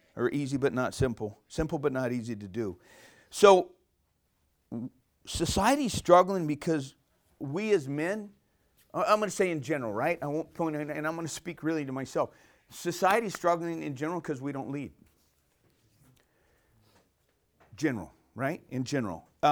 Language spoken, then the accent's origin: English; San Diego, California, United States; My dad was in the business, born and raised in San Diego, married 30 years-ish, and three boys.